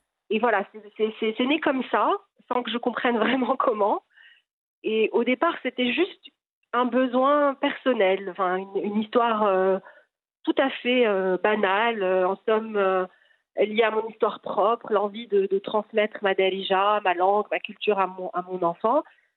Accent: Marrakesh, Marrakesh-Safi, Morocco; moved away as an adult; moi je suis née et j'ai grandi au Maroc, donc j'ai toujours eu un lien particulier avec mon pays comme la plupart des Marocains, mais je ne réalisais pas à ce moment-là en grandissant, lorsque j'ai quitté Marrakech à 18 ans

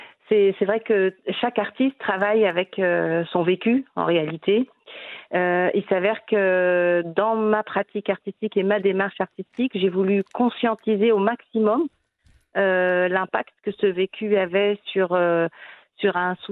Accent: Tafraout, Souss-Massa, Morocco; Je suis issue de la région de Tafraout, du sud central, on va dire, après Agadir.

